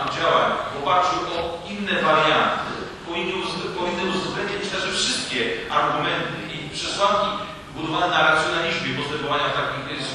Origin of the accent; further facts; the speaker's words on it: Łódź, Łódź Voivodeship, Poland; byłbym dumny w tym momencie, jako Polak, jako Łodzianin